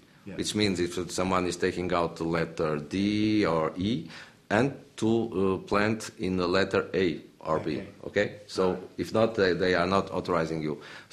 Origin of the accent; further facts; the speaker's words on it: Pinhão, Norte, Portugal; born there; English is a second language; And I am from the region, so I was born in Pinhão, in the Douro Valley.